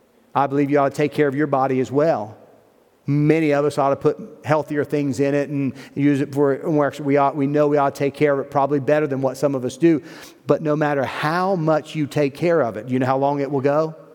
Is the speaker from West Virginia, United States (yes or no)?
yes; West Virginia, United States; I mean, we're from West Virginia, so a lot of times people just throw their trash out.